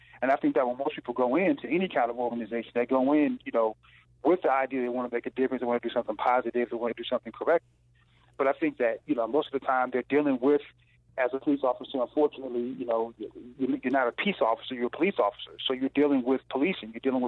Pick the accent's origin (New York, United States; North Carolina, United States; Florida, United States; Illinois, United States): North Carolina, United States; The one thing I noticed is that I'm from North Carolina